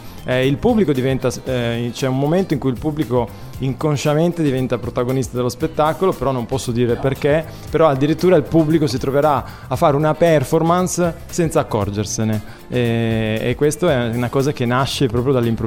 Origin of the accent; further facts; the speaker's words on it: Genoa, Liguria, Italy; accent: Genoese; now in Milan, Italy; sono cresciuto a Genova, quindi ho preso la cadenza genovese, se voglio parlare. Poi mi sono trasferito a Milano, cioè, Milano è questo. Invece le origini sono pugliesi, quindi da piccolo, pugliesi e siciliani